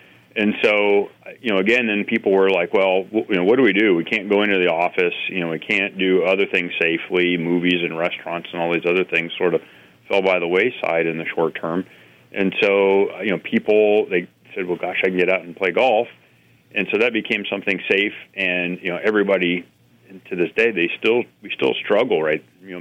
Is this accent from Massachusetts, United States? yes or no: no; Ohio, United States; I grew up in Northeast Ohio.